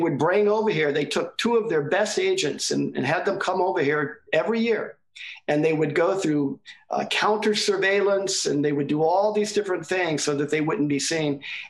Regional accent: California, United States; was born and raised in the Bay Area, born in Berkeley, actually, and raised in the Bay Area during the free speech movement at UC Berkeley.

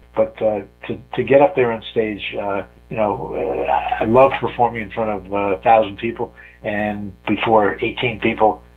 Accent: Providence, Rhode Island, United States; When I was a kid, growing up in Providence, the word we used for our rear end was not fanny, not tuchus.

